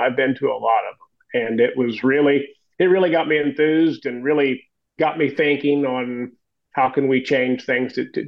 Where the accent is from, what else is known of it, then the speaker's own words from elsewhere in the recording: St. Joseph, Illinois, United States; Okay, so we're East Central Illinois. We are, St. Joseph is my hometown.